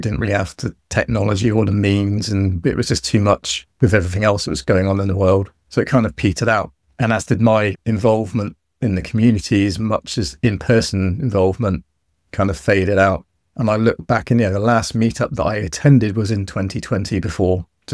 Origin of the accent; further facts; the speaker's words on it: South West England, United Kingdom; also born or lived in Cheltenham; I'm from Devon originally, which the English people will pick up from the accent potentially. I try to hide that away, but every now and again, a little bit of farmer will come out